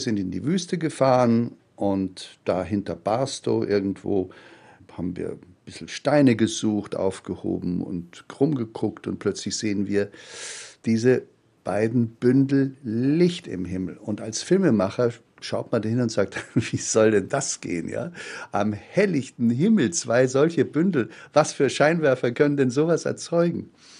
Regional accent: Ammerland, Bavaria, Germany; dass ich in Ammerland aufgewachsen bin am Starnberger See

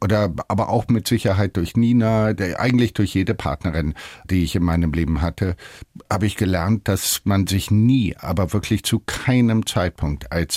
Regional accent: United States; geprägt haben mich die vielen Umzüge als Kind, das Aufwachsen als Amerikaner, die Filme

